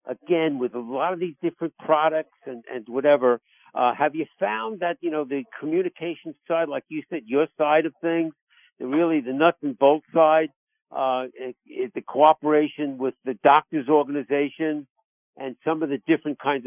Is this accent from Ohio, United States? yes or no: no; New York, United States; accent: New York; that's why I like mixing my New York accent with all my different guests